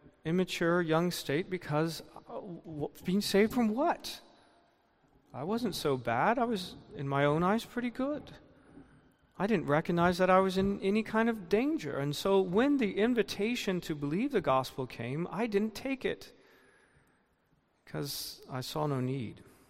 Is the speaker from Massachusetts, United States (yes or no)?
no; Tampa, Florida, United States; I remember myself that as a young man growing up in Tampa, there were many Christian churches